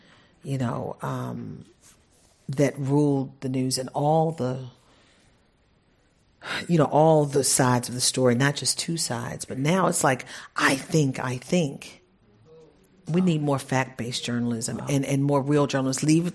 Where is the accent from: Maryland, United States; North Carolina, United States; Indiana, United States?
Maryland, United States; Baltimore; I'm from Baltimore. I was going to give a good Baltimore drag